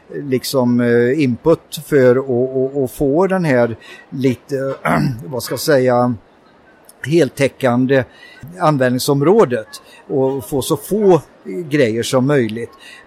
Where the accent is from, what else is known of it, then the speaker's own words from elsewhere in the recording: Falköping, Västra Götaland County, Sweden; I det där området där tranorna håller till. brukar vi skryta om. Vi har ju det som turistmål. Min verkstad är belägen på en gård och jag har ju vuxit upp på den här gården.